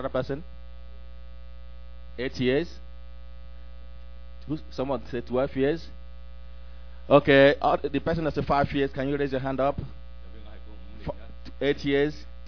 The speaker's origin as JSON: {"language": "English", "country": "Nigeria", "said": "I come from Nigeria."}